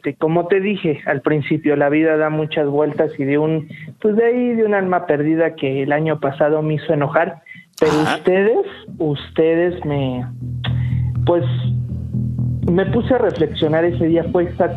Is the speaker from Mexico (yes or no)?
yes; Tonalá, Jalisco, Mexico; te llevo a mi tierra natal, Tonalá, Jalisco.